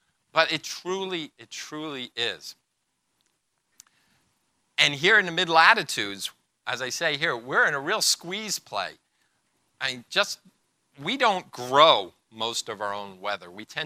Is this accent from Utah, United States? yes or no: no; New Jersey, United States; And in Jersey, it's a wonderful state, my home state